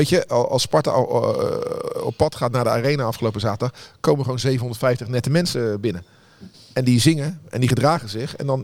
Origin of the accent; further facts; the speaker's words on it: Rotterdam, South Holland, Netherlands; omdat ik uit Rotterdam kom